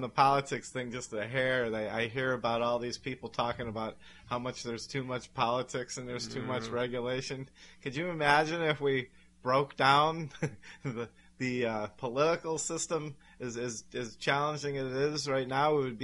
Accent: Cleveland, Ohio, United States; Yeah, I'm from Cleveland, Ohio, and I don't know if you know, like back in the 60s, their river caught on fire because it was so polluted.

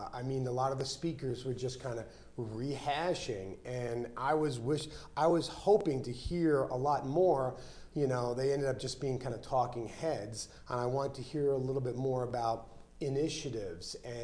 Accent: New York, United States; moved away as an adult; now in Colorado Springs, United States; So I'm here in the Springs. I've been here. I got stationed at Fort Carson in 1986. So although I'm from New York, I still, have been here for quite some time.

